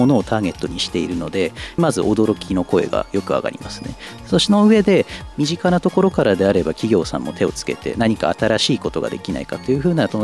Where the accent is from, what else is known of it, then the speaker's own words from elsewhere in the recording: Aomori, Japan; 出身は青森県です。